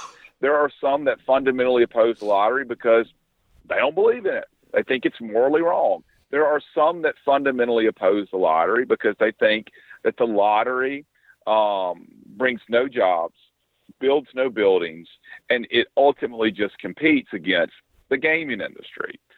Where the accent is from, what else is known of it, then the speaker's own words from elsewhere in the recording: Mississippi, United States; born and raised in Mississippi, essentially lived here my whole life, born in the Mississippi Delta.